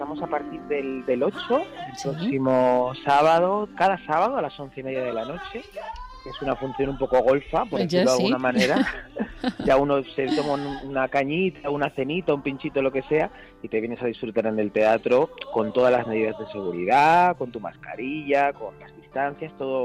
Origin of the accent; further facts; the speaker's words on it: Extremadura, Spain; Eso fue en mi tierra, en Extremadura.